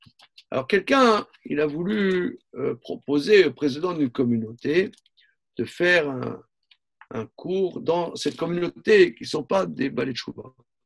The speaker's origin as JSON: {"language": "French", "town": "Nancy", "region": "Grand Est", "country": "France", "tie": "born there", "said": "Moi je suis né à Nancy, c'est intéressant, hyper intéressant."}